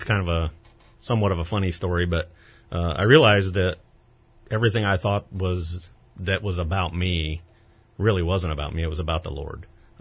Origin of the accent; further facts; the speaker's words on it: Cincinnati, Ohio, United States; Well, I was raised in Cincinnati, as I told you. My grandmother was Christian. We never went to church as kids.